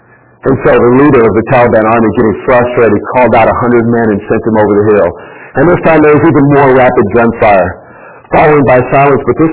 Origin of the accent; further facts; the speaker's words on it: Texas, United States; I was born and raised in Texas. I'm a Texan. No bones about it.